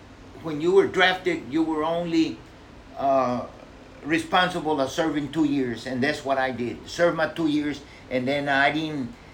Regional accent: Texas, United States; I was from South Texas, thin-blooded person, and I was not, I was never

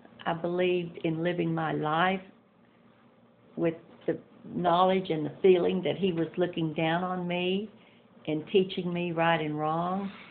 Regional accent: Lytton Springs, Texas, United States; I grew up in Lytton Springs, Texas. I went to Lockhart High School, which is about 30 miles from Austin, and it was a small town. Everybody knew everybody. Everybody took care of each other. It was just a great place to grow up.

